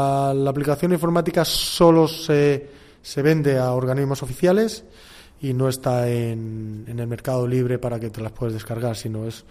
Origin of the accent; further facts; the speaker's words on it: Ávila, Castile and León, Spain; pues sobre todo la temperatura, que somos de Ávila